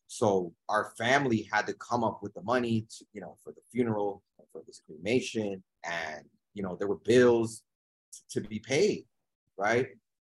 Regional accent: Dominican Republic; now in New York City, United States; I come from the Dominican Republic, which is a very poor country. And my parents were hard workers, and we came here as immigrants to the US, and we ended up in New York City.

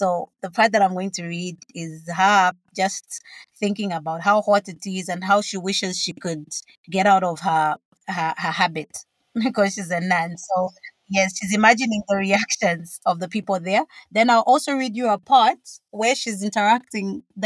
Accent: Copperbelt, Zambia; this is a story that's born out of like partly my growing up on the Copper Belt

